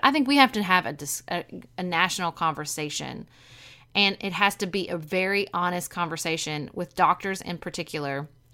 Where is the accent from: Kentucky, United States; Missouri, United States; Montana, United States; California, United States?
Kentucky, United States; Paducah; when I was growing up in Paducah in the 90s